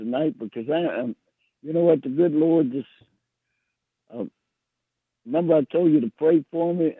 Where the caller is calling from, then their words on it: Alabama, United States; I'm calling from Alabama. I'm sitting out in the yard.